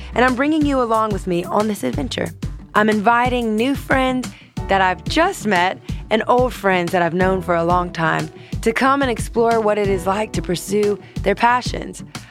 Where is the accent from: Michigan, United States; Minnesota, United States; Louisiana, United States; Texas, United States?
Louisiana, United States; I'm from Louisiana, Southern girl at heart.